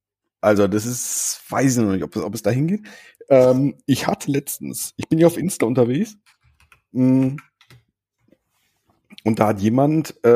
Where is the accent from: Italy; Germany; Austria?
Germany; Arnsberg, North Rhine-Westphalia; Ich komme ja aus Arnsberg, wie andere nicht so moralisch integre Menschen auch. Arnsberg ist ja Stadt